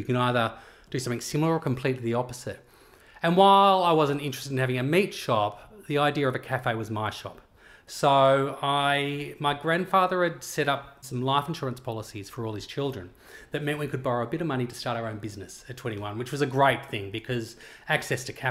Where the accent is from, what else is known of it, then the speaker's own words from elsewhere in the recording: Melbourne, Victoria, Australia; moved away; I was from Melbourne, so I was used to good coffee.